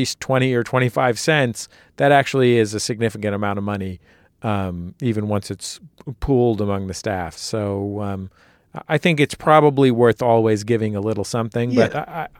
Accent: Scotland, United Kingdom; growing up in Scotland, a VW bug would have been far too rare to create the appropriate levels of violence among friends.

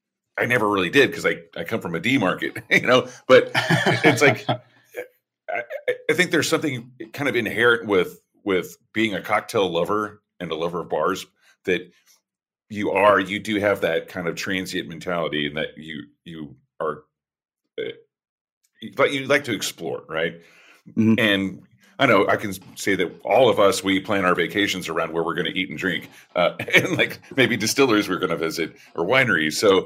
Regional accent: Oklahoma, United States; So like about me being from Oklahoma, it's like, I really like to champion like Oklahoma City and Tulsa as these places that have these great cocktail bars.

